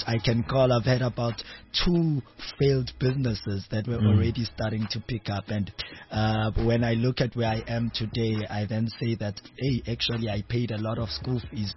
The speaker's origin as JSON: {"language": "English", "town": "Mount Frere", "region": "Eastern Cape", "country": "South Africa", "said": "I'm not from a rich family. I'm from the Eastern Cape, a small town called Mount Frere."}